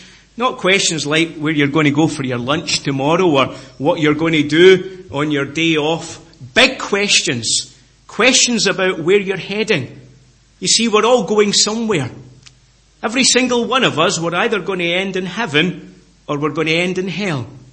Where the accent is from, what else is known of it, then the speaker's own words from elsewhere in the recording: Scotland, United Kingdom; I come from Scotland. I live between Edinburgh and Glasgow.